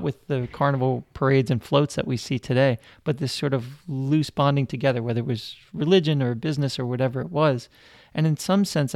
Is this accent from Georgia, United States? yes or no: no; New Orleans, Louisiana, United States; So here in New Orleans, all throughout, I grew up in Gentilly